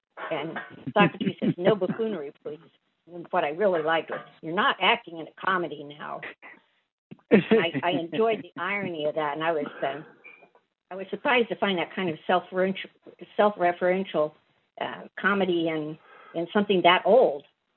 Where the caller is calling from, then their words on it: Nacogdoches, Texas, United States; I'm in Nacogdoches, Texas, where it is about 75 today.